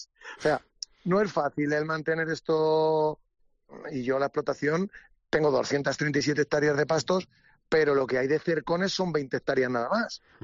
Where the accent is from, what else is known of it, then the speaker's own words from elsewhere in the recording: Daganzo, Community of Madrid, Spain; yo vengo de Daganzo, yo soy de un pueblo de Madrid, mi madre de Ajalbir, mi padre de Daganzo y Palomar de Anchuelo.